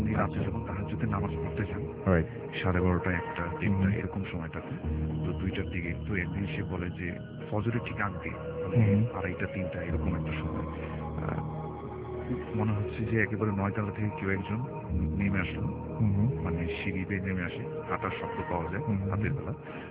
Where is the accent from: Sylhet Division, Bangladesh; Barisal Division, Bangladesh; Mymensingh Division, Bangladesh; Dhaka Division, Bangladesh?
Dhaka Division, Bangladesh; Dhaka; পুরান ঢাকা থেকে এসেছি